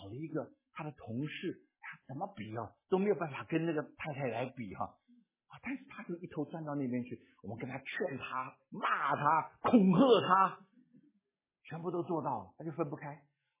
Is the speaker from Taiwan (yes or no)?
no; China; 我们中国人说不提死，不提死也不会不死，对不对？